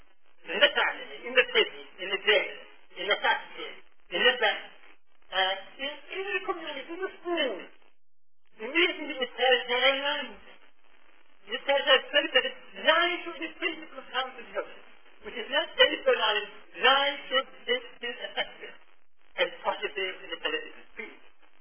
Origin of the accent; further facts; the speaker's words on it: Tyrol, Austria; where I come from the Austrian Tyrol, we had four estates